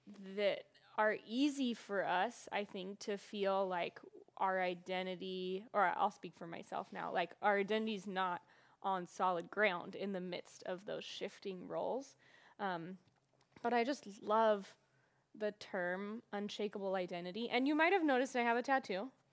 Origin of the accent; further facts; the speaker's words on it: California, United States; I'm from California, so that's why the California poppy.